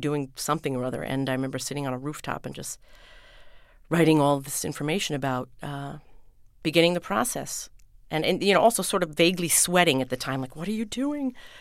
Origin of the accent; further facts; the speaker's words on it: West Islip, New York, United States; Well, I grew up on the South Shore originally, down in West Islip.